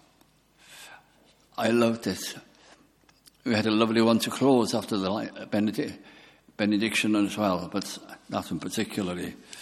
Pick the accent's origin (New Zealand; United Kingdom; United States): United Kingdom; Bolton, North West England; In the chapel where I was brought up in Bolton, the Welsh chapel